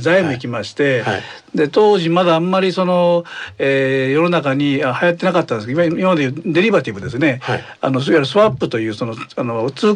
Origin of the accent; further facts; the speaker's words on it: Himeji, Hyogo, Japan; 姫路です。